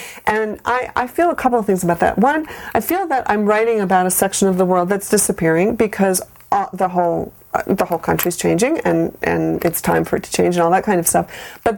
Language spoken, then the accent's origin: English; Maine, United States; now in New York, United States; I've lived in New York now for 25 years, but I grew up in Maine, and I came from one side of my family came from 10 generations, the other side came from 12 generations.